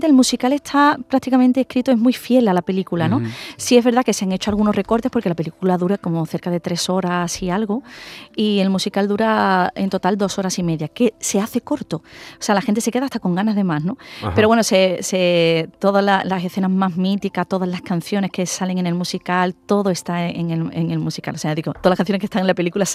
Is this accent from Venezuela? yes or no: no; Andalusia, Spain; venir a mi tierra y estar por Málaga, por Sevilla